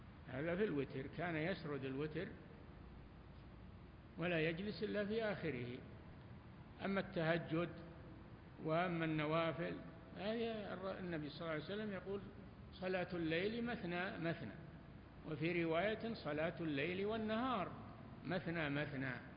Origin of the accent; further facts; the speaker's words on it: Taif, Makkah Province, Saudi Arabia; اسأل أهل الطائف، أنا من من أهل الطائف.